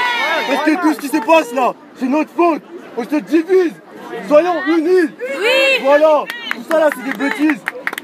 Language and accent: French; Côte d’Ivoire; je suis ivoirien.